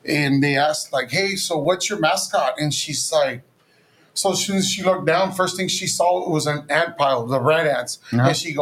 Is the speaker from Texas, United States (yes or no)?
yes; Progreso, Texas, United States; I'm born and raised in Progreso, and that's where we live in Progreso, and my wife comes from Mercedes.